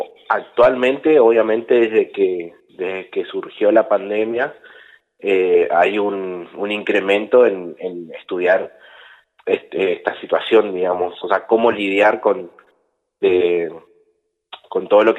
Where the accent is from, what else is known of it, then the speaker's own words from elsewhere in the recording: El Dorado, Misiones, Argentina; also born or lived in Corrientes; now in Paso de los Libres, Argentina; Yo soy de El Dorado, Misiones. Nací ahí, estuve estudiando en Corrientes varios años y vivo acá en Paso de los Libres hace un poco más de 2 años.